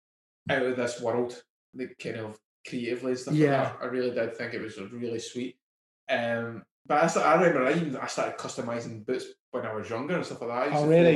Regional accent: Scotland, United Kingdom; accent: Scottish; I'm probably murdering it because my Scottish accent.

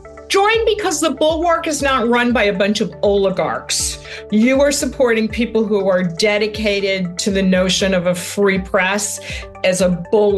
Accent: Chicago, Illinois, United States; from Chicago, Illinois.

